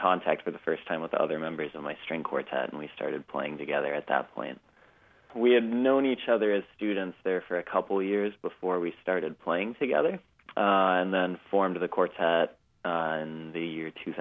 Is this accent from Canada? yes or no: no; Bellingham, Washington, United States; I grew up in Bellingham, a little bit north of Seattle, for those that don't know where it is.